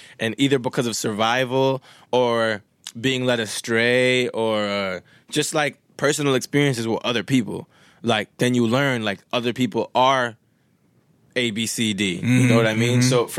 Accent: Winnipeg, Manitoba, Canada; one of my homies that I grew up with in Winnipeg

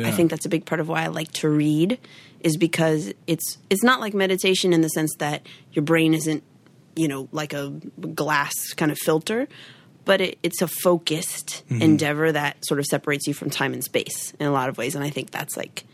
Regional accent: Wilmette, Illinois, United States; also born or lived in Evanston; And then I grew up primarily in Wilmette, Illinois, which is, kind of the next town north.

